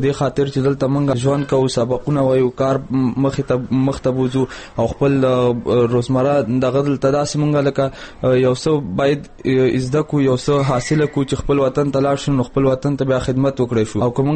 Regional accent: Afghanistan; now in Pakistan

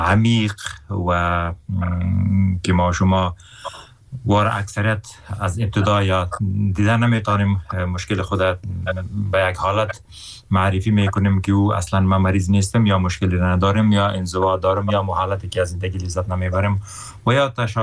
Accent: Afghanistan; میگم من افغان هستم

